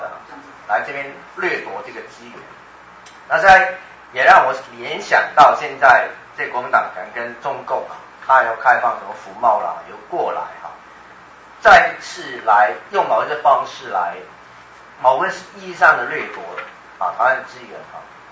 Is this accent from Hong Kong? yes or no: yes; Hong Kong; 因为我香港长大，那我现在香港面对的问题也很就是也是很麻烦